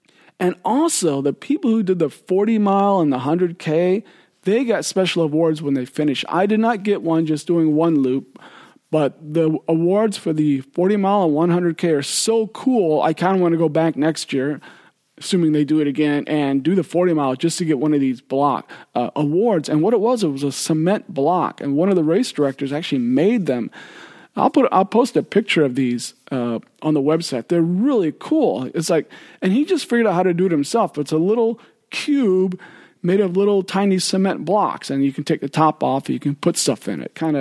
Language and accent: English; Davenport, Iowa, United States; as someone growing up in Davenport, I do feel connected to Rock Island and Moline, Illinois, for example, because we all think of ourselves as part of the Quad Cities